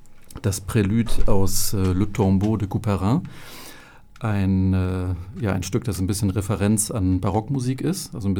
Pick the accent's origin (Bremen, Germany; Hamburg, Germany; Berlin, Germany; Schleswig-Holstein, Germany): Bremen, Germany; born there; Also ich bin ja gebürtig aus Bremen